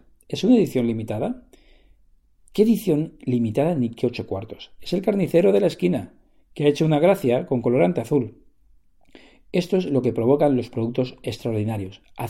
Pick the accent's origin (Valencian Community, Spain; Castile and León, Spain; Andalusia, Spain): Valencian Community, Spain; Alicante; No hace mucho vine desde el norte de España con unos amigos a mi tierra, Alicante.